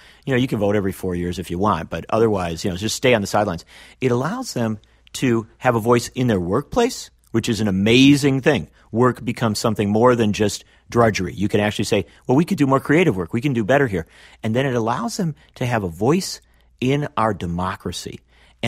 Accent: Union Grove, Wisconsin, United States; I went to my hometown of Union Grove, Wisconsin, down in southeastern part of the state

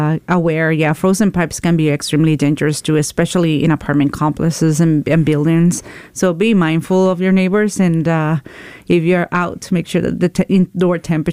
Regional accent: Puerto Rico; we are from Puerto Rico. I am from Puerto Rico originally. My mom's still in San Juan

